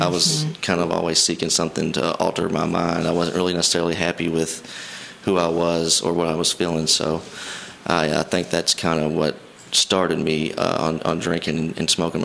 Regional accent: Henderson, Kentucky, United States; I am from Henderson, Kentucky. I grew up in Henderson my whole life.

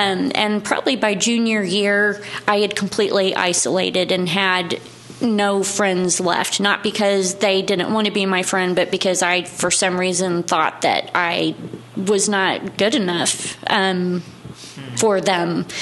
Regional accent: Evansville, Indiana, United States; I'm from Evansville, Indiana. I was born and raised here.

